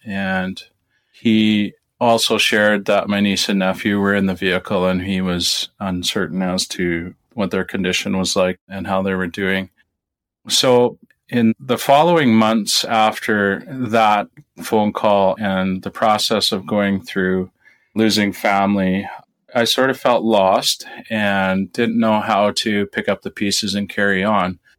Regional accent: Saskatchewan, Canada; I grew up in Saskatchewan on a family farm, and my brother and I, growing up through the years, right from 7, 8 years old all the way up till we were done high school, we helped out on the farm.

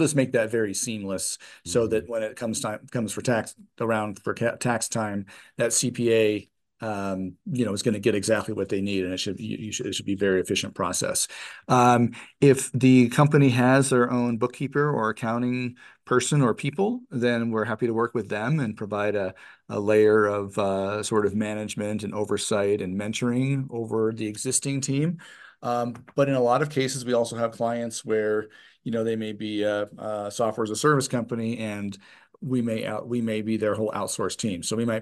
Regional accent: Denver, Colorado, United States; also born or lived in Minnesota; now in Boulder, United States; I'm nearly a Colorado native. I was in Minnesota, but I grew up in Denver, and I've been, like I said, been in Boulder, raised my kids here.

